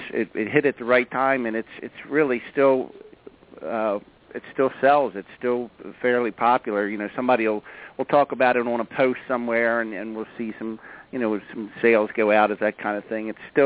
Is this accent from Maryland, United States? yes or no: yes; Maryland, United States; because it was filmed in Annapolis and I was from Maryland, I think they kind of try to get a local guy.